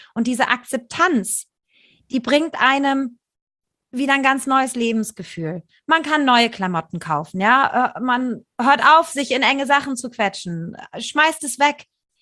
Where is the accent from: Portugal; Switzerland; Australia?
Portugal; Ich bin in Portugal aufgewachsen, da war Nacktheit einfach Standard.